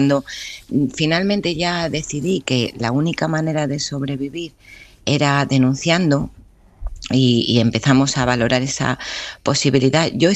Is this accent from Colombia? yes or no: no; Spain; moved away; desde que me mudé de España